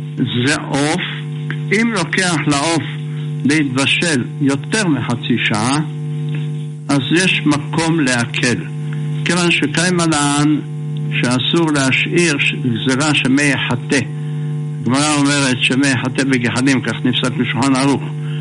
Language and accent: Hebrew; Jerusalem, Jerusalem District, Israel; אני יודע שבירושלים, גדלנו בירושלים